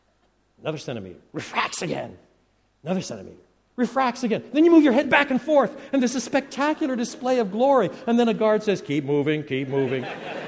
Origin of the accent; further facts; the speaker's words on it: Canada; born there; although I was born in Canada, my father was born in Northern Ireland. My mother was born in England. So I come from an island race.